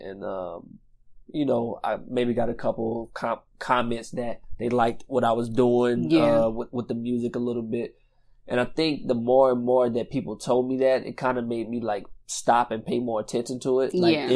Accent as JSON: {"language": "English", "town": "Cameron", "region": "Louisiana", "country": "United States", "tie": "born or raised there", "also_born_or_lived": "Lake Charles", "said": "Yeah, so I'm from Lake Charles, but I actually... from Cameron. Mm-hmm. I was raised my first 15 years in Cameron, and after Hurricane Rita, I moved to Lake Charles"}